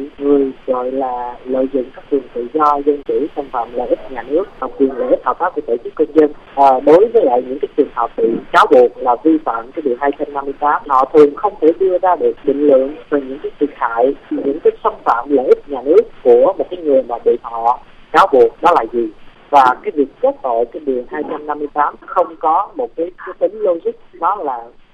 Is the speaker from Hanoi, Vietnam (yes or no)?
no; Ho Chi Minh City, Vietnam; mình đến từ Sài Gòn.